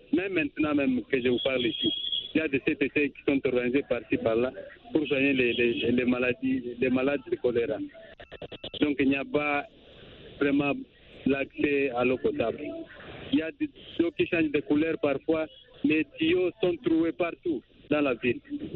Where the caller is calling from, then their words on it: Lubumbashi, Haut-Katanga, DR Congo; Donc, chez nous, à Lubumbashi, comme dans les quartiers annexes, hein, les anciennes communes ont des robinets de l'État depuis l'époque belge.